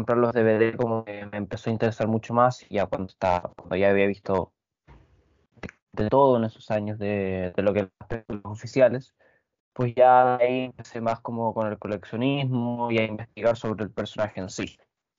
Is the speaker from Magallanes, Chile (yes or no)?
yes; Punta Arenas, Magallanes, Chile; pues tengo 17 años, soy de acá de Punta Arenas, que es una parte muy austral del mundo acá en Chile.